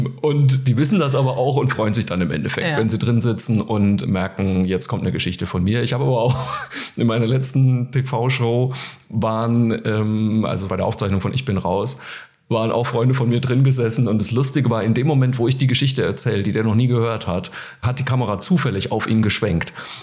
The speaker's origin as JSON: {"language": "German", "town": "Zeil am Main", "region": "Bavaria", "country": "Germany", "tie": "born or raised there", "lives_now": "Cologne, Germany", "said": "in Zeil am Main, meiner Heimatstadt. Das war mir diesmal sehr wichtig, dass wir also erst die Wahlheimat, dann die Heimat machen."}